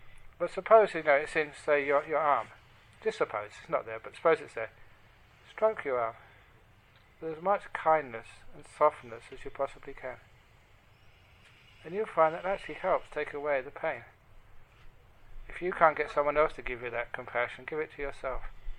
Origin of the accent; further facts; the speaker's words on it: London, United Kingdom; Growing up in London, again, poor area of London